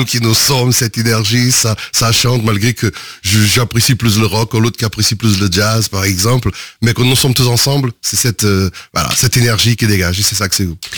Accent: Portugal; on a grandi quand même au Portugal, effectivement.

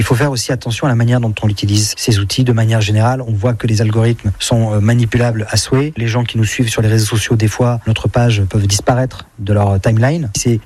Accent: Aunay-et-Lahari, Nouvelle-Aquitaine, France; also born or lived in Bordeaux / Bayonne; Oui, je suis né à Bordeaux, mais mes parents vivent dans les Landes depuis la fin des années 80. Donc j'ai vécu à Aunay-et-Lahari, puis à Morsens, et j'ai fait mes études de lycée à Bayonne, avant de finir mes études de cinéma, après à Bordeaux.

